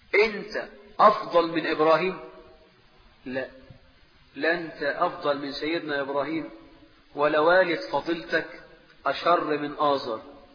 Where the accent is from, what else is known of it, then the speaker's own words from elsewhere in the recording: Egypt; وعندنا في مصر النخلة عند الفلاح دي حاجة كبيرة جدا.